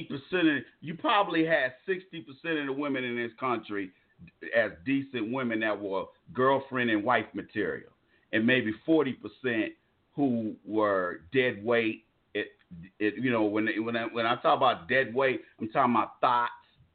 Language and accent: English; California, United States; I come from Cali, man. I spent most of my life in Cali. So the way Cali brothers do things, we do things different.